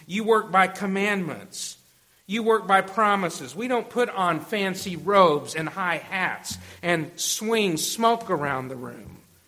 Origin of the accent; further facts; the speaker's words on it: Texas, United States; I am a Texan. Y'all, I can say that.